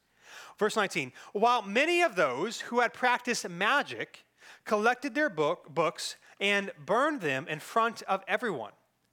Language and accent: English; Cary, North Carolina, United States; I grew up in Cary